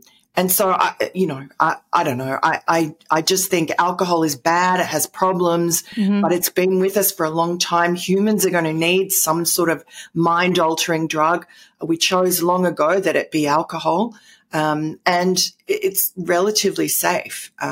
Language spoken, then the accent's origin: English; New York City, New York, United States; born there; also born or lived in London, United Kingdom / Tokyo, Japan; I'm kind of a native born New Yorker, although my accent doesn't tell you that.